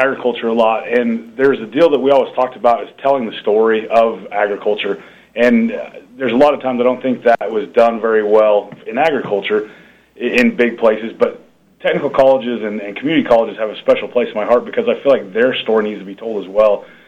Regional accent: Kansas, United States; So I grew up in Southwest Kansas, farm and ranch.

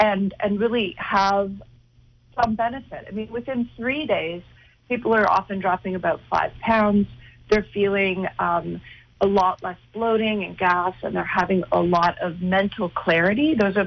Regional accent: Linden, Ontario, Canada; Oh, my hometown, Linden, is in Ontario as well. Tiny little town.

